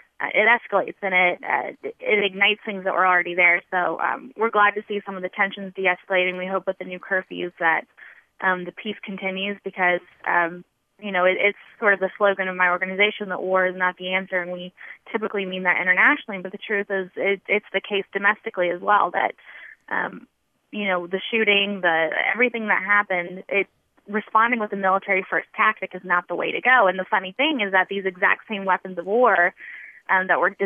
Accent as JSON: {"language": "English", "region": "North Carolina", "country": "United States", "tie": "born or raised there", "said": "A law enforcement official in my home state of North Carolina"}